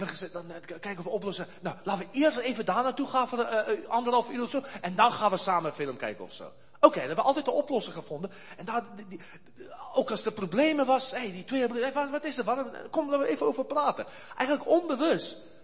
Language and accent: Dutch; South Africa; moved away as an adult; now in Netherlands; toen ik kwam uit Zuid-Afrika.